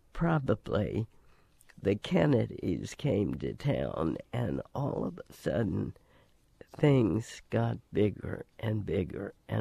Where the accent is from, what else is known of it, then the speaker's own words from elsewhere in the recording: Washington, District of Columbia, United States; Well, this was a small, sleepy town when I was growing up, and I could walk anywhere.